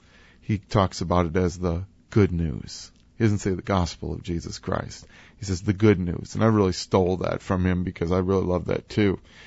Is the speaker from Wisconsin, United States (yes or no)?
yes; Wisconsin, United States; now in St. Louis, United States; I never noticed this in the place that I grew up in Wisconsin. But here in St. Louis